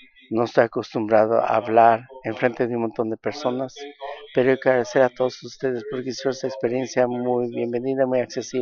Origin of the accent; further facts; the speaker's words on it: California, United States; Yo soy de California, la área interior del norte, área 7, distrito 11.